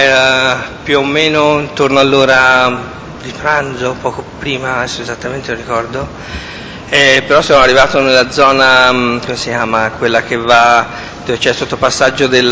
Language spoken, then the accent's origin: Italian; Cimitile, Campania, Italy; born there; now in Lucca, Italy; sono nato a Cimitile, in provincia di Napoli, il 10-11 del 1956.